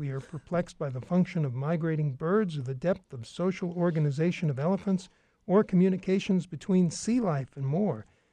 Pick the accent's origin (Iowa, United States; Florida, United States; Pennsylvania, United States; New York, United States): New York, United States; Yeah, I could as a New Yorker